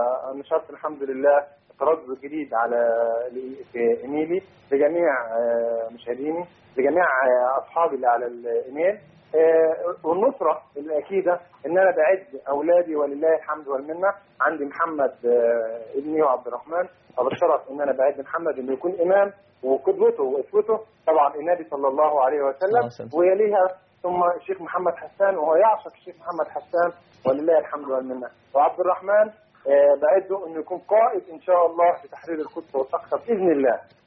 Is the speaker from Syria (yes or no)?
no; Egypt; now in Saudi Arabia; انا مصري مقيم في السعوديه بقالي اكثر من 10 سنوات